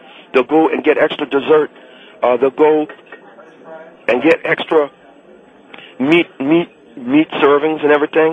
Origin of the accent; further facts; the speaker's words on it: United States; born there; It's more of a cultural thing, Henry. It's not national. I was born in America.